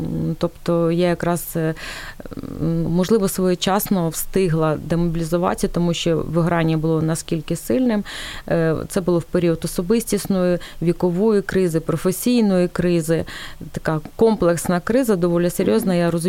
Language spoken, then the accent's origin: Ukrainian; Cherkasy, Cherkasy Oblast, Ukraine; тому що я черкащанка в шостому поколінні.